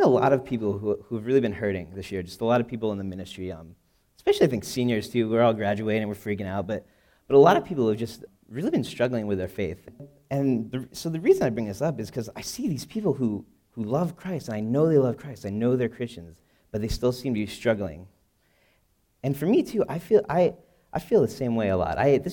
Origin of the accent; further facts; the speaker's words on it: New Mexico, United States; But I'm actually from New Mexico, so I can't just run home and grab a photo.